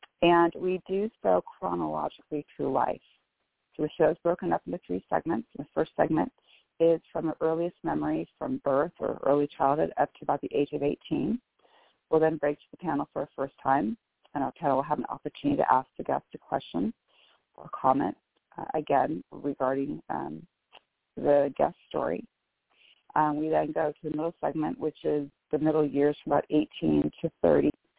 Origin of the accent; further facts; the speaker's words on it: Bellevue, Washington, United States; I'm from Bellevue, Washington.